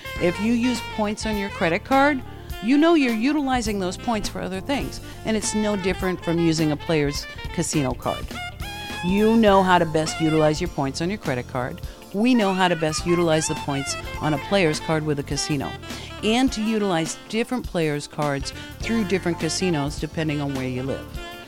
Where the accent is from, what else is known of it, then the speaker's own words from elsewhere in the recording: Massachusetts, United States; moved away as an adult; So I am from New England. So I was born in Massachusetts, small town. And spent my life out there until I was somewhere around 25-ish.